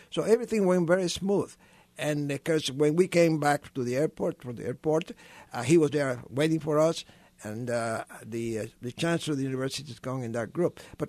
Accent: Cuba; English is a second language; moved away; And, of course, I come from Cuba. I was not wanting anything to do with communism.

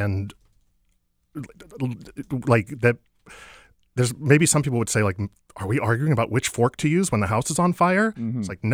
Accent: Tasmania, Australia; oh, I'm the lesbian from Tasmania.

